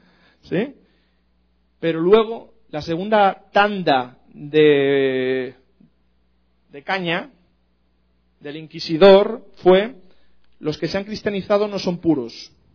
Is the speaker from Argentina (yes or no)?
no; Manresa, Catalonia, Spain; Bueno, nosotros somos de Manresa.